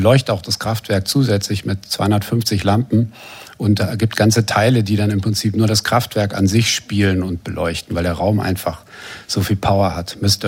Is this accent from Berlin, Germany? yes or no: yes; Berlin, Germany; Oder ich bin ja hier in Berlin mit Techno groß geworden auch